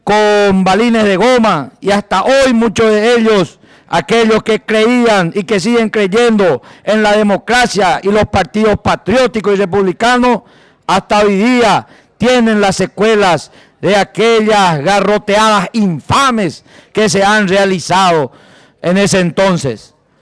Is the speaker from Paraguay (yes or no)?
yes; Paraguay; Era un hecho lamentable, penoso y profundamente doloroso como ciudadano paraguayo ver que otros compatriotas nuestros llegaban a tal desesperación.